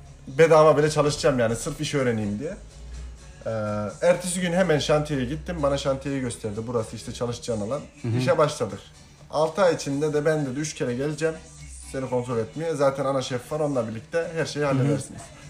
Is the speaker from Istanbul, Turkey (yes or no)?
no; Kırşehir, Turkey; Ben Kırşehirliyim. Kırşehir'e taşınmıştı ailem. Kırşehir'de ailemle oturuyorum